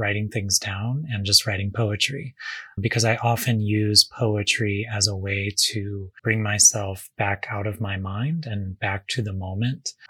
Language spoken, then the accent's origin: English; Missouri, United States; I grew up very poor near St. Louis, Missouri, and neither of my parents had gone to college.